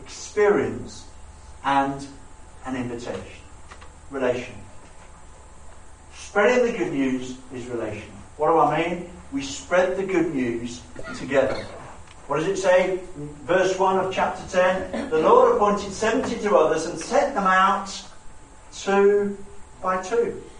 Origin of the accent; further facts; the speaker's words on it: United Kingdom; born there; I have this strange kind of relationship with me being British. Because yes, I am, because that's where I was born.